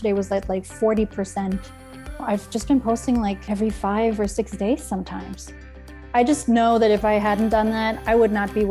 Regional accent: Germany; now in Los Angeles, United States; I'm originally from Germany, but I've been in Los Angeles for like the last 10 years.

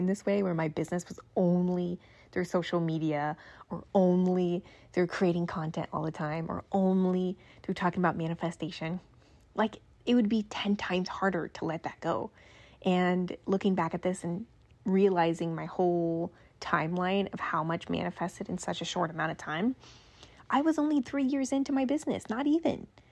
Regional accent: Nebraska, United States; It was being back home in my hometown, Nebraska, and just getting a job.

